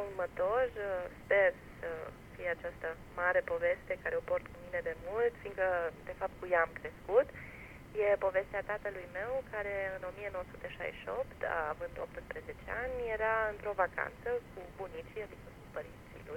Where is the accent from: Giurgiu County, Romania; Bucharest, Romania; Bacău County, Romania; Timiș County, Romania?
Timiș County, Romania; Timișoara; born there; Eu m-am născut la Timișoara și cu toate că nu sunt de origine germană, chiar deloc, nu sunt români, părinții mei au decis să mă dea la școala germană.